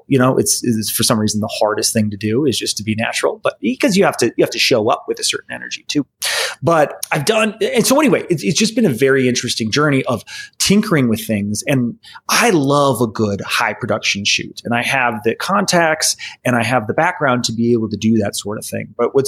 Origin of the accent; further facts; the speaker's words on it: Minnesota, United States; now in Colorado, United States; No, not originally. I grew up in Minnesota, but I've been here 14 years.